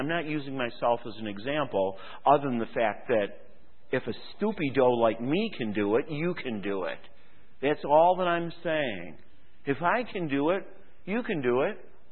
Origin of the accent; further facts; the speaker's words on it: Rochester, New York, United States; I lived in the city. I grew up in the city. I know things have changed. I grew up on Bartlett Street between Genesee and Jefferson Avenue. I understand a little bit about the city. It's where I was born.